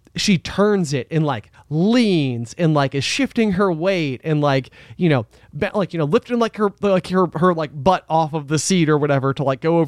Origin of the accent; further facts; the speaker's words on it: Virginia, United States; we grew up like in Franklin County, Virginia, and it like took a hold of me, and I've never been able to let it go.